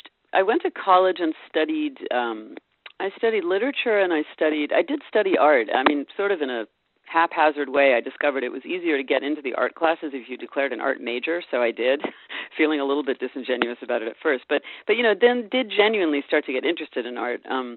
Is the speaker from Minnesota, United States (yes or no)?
no; California, United States; now in San Francisco, United States; I'm from the Bay Area, and I missed Northern California